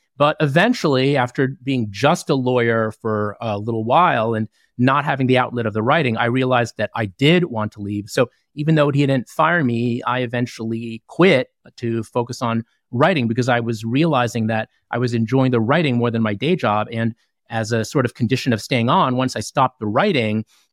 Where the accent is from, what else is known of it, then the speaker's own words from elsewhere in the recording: New Jersey, United States; So I grew up in Northern New Jersey, and I went to law school and practiced law for a number of years